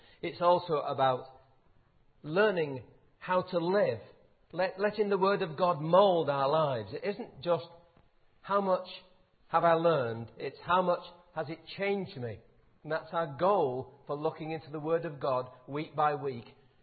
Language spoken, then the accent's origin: English; Salford, North West England, United Kingdom; now in Runcorn, United Kingdom; We're from Runcorn. We're actually both from Salford originally, but we live in Runcorn.